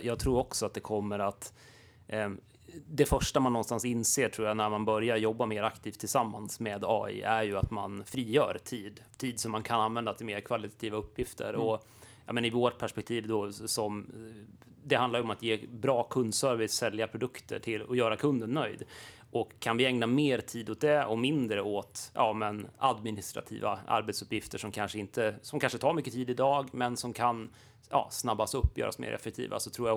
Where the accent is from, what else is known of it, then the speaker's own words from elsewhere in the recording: Siljansnäs, Dalarna County, Sweden; Jag är ju född i Siljansnäs och uppvuxen i Siljansnäs och Leksand.